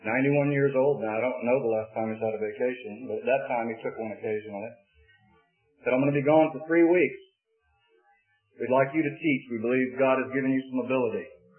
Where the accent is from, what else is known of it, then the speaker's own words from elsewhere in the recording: Jacksonville, Florida, United States; I got a bus ticket to go back to my hometown of Jacksonville.